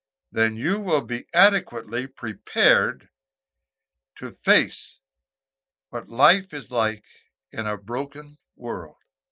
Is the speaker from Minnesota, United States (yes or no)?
no; Maine, United States; On this Sunday, I will be in my home state of Maine.